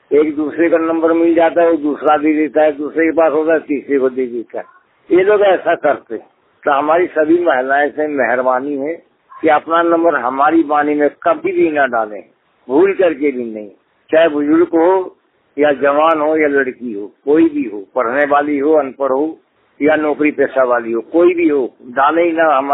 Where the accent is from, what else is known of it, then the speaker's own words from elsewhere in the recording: Ghaziabad, Uttar Pradesh, India; गाजियाबाद का रहने वाला हूँ।